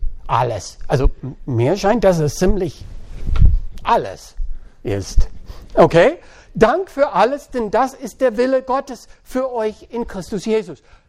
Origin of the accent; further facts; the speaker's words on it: United States; German is a second language; now in Germany; ich bin Amerikaner, aber ich wohne die meisten mein Leben über die Hälfte in Deutschland. Das heißt, irgendwo bin ich mitten im Atlantik, Ozean.